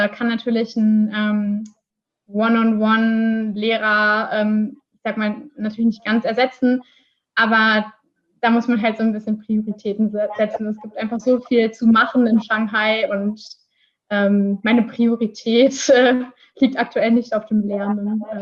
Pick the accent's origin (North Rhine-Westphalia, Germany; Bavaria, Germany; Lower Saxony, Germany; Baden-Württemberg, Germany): North Rhine-Westphalia, Germany; Iserlohn; jetzt komme ich aus der Region, die nah an der Fernuni Hagen liegt, quasi die Nachbarstadt Iserlohn.